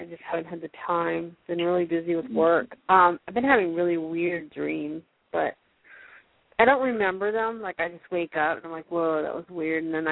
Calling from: Florida, United States; from Florida.

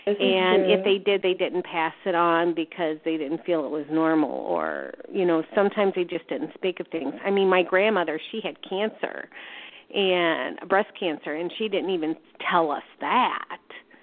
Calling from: Wisconsin, United States; I'm calling from Wisconsin.

